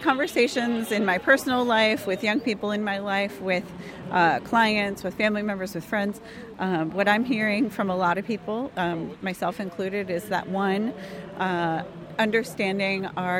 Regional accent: Wisconsin, United States; So I'm Italian and Irish American, ethnically, but I'm from Wisconsin, and I am a marriage and family therapist by training.

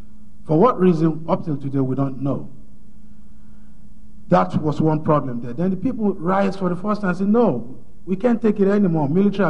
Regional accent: Nigeria; now in Oakland, United States; I am a Nigerian. I reside in Oakland, California. I've been here for quite a while.

